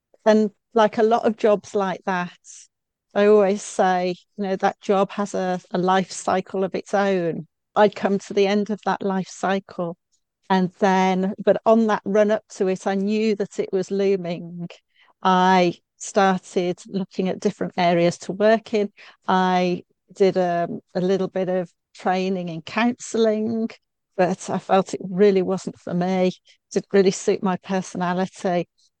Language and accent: English; West Midlands, United Kingdom; So I'm born and bred in the West Midlands, or as some people might like to say, the Black Country. And so really I've lived all of my life around this area